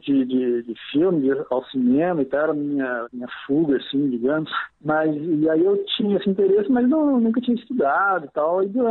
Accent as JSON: {"language": "Portuguese", "town": "Belo Horizonte", "region": "Minas Gerais", "country": "Brazil", "said": "Bom, eu sou mineiro, de Belo Horizonte, sou professor, pesquisador"}